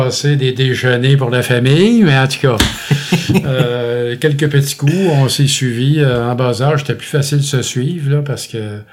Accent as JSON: {"language": "French", "town": "Giffard", "region": "Quebec", "country": "Canada", "tie": "born there", "said": "Mais moi, je suis né à Québec."}